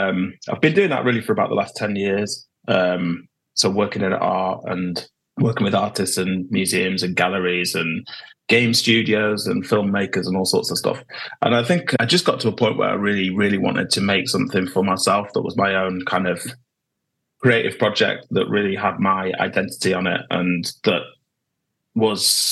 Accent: York, Yorkshire and the Humber, United Kingdom; back in my hometown in York. So I would sort of gig around Leeds and York and Manchester and the North.

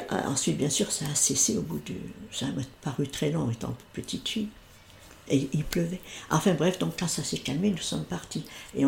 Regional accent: Pays de la Loire, France; born there; Alors, je suis née dans la Sarthe, sur une route qui monte.

